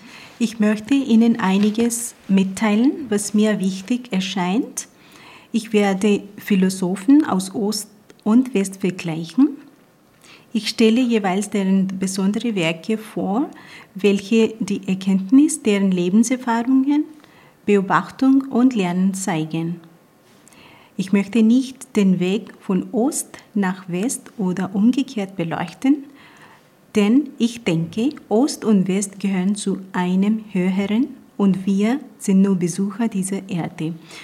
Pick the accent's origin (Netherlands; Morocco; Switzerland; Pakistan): Pakistan; Punjab; first language Punjabi; German is a second language; ich komme aus Punjab und Punjabi ist meine Muttersprache, aber wenn ich kommuniziere mit Pashtunen, Balochi oder Sindhi, sprechen wir die gemeinsame Sprache Urdu.